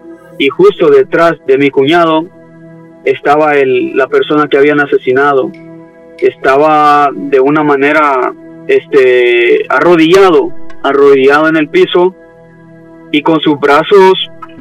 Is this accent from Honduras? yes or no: yes; Honduras; moved away; cuando aún estaba en mi país, en Honduras.